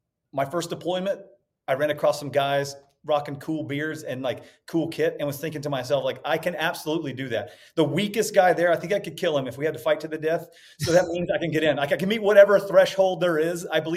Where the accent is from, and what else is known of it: Mississippi, United States